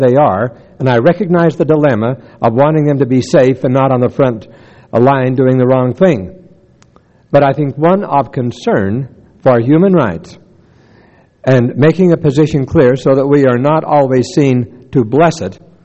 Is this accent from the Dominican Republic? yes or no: no; Blanding, Utah, United States; just about the size of the one I grew up in Blanding, Utah